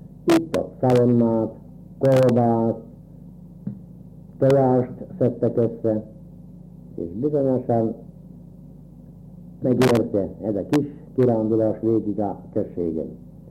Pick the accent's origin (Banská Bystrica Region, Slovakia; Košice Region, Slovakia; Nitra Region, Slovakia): Banská Bystrica Region, Slovakia; Trebeľovce; Július 15-én születtem Terbeléden.